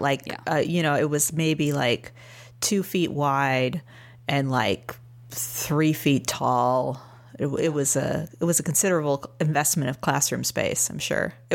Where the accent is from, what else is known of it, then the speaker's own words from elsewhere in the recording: St. Louis, Missouri, United States; now in Austin, United States; So I am from St. Louis, Missouri, originally. And I am now in Austin, Texas.